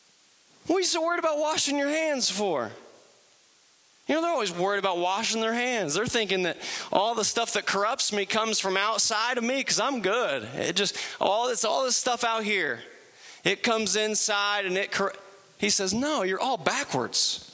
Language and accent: English; Ohio, United States; I'm from Southern Ohio. We say things like stinking thinking with apostrophes, you know?